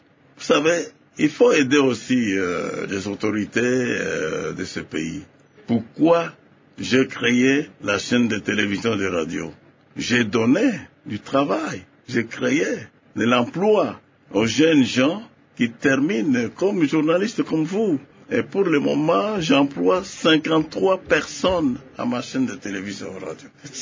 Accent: Katanga, DR Congo; born there; Je suis notable parce que je suis né au Katanga.

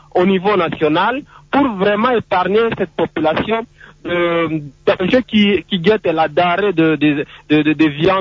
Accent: DR Congo; Mais ce qui n'est pas le cas ici chez nous en RDC

